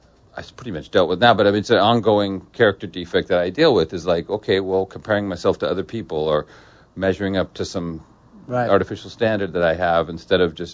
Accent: California, United States; I grew up in Orange County, and my parents were pretty well off and, you know, upper middle class.

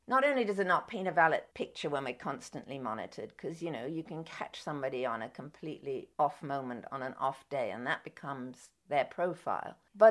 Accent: London, United Kingdom; I grew up in London, and I grew up in North London, which is a very artsy part of London.

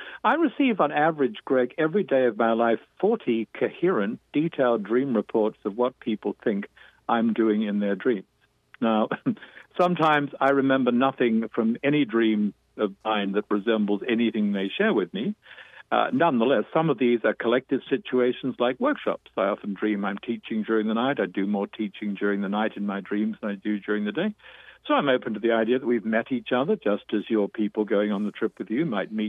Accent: Australia; moved away; Time with Aborigines than I have since I'm an absentee Australian. I've been out of the country most of my life.

